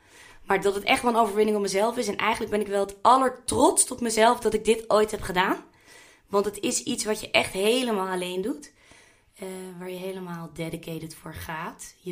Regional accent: The Hague, South Holland, Netherlands; Ik kom bijvoorbeeld uit Den Haag.

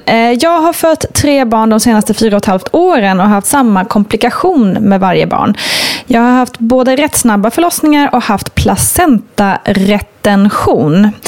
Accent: Västerbotten County, Sweden; now in Stockholm, Sweden; Och då bor jag ju ändå i Stockholmsområdet, vilket gör att jag har rätt nära till avancerad sjukvård. Jag är uppvuxen i södra Lappland

